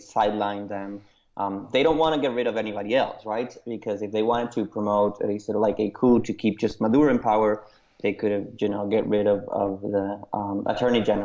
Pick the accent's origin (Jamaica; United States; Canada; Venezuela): Venezuela; Well, I am from Venezuela, and I've always been interested in politics.